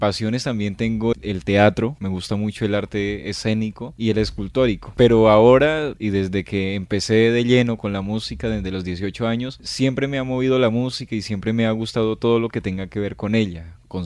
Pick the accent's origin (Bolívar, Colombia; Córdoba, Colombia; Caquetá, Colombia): Caquetá, Colombia; Balsillas; now in Neiva, Colombia; Yo soy de Balsillas, Caquetá. Yo nací en Balsillas, Caquetá, pero desde el 2001 el conflicto armado nos obligó a mí y a mi familia a desplazarnos de allá. Entonces nosotros somos desplazados por la violencia, nos vinimos a vivir a Neiva desde el 2001 hasta la actualidad.